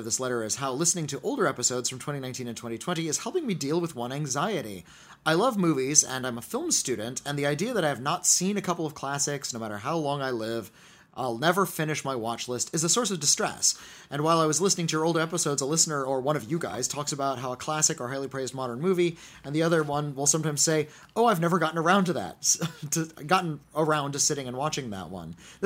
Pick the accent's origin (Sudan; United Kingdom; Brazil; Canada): Brazil; Rio de Janeiro; I am from Rio de Janeiro in Brazil.